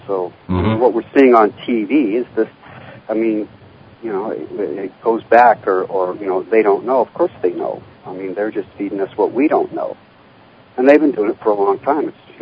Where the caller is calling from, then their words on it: Portland, Oregon, United States; I'm calling from Oregon, Portland, Oregon.